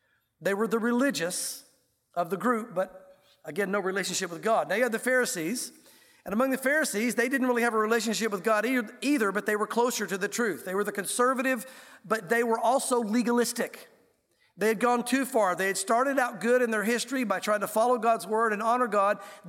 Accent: the South, United States; But growing up in the South as an unsaved pastor's kid, until I got saved at 25, I saw two kinds of Christians in the South.

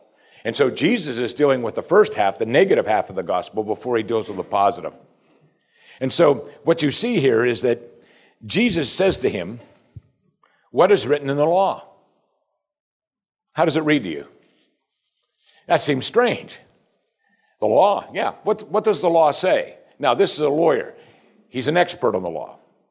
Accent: Pittsburgh, Pennsylvania, United States; Growing up in the Pittsburgh area of the country, my wife and I are very familiar with a fellow Pittsburgher who was on local TV there.

